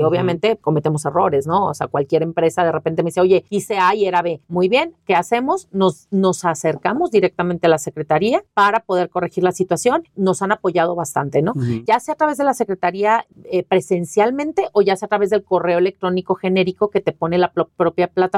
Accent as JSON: {"language": "Spanish", "country": "Mexico", "said": "por favor no hagan lo que como buenos mexicanos hacemos en el último minuto."}